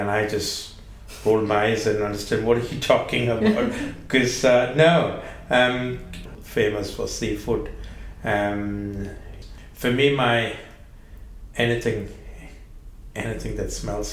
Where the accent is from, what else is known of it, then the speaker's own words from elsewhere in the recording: India; growing up in India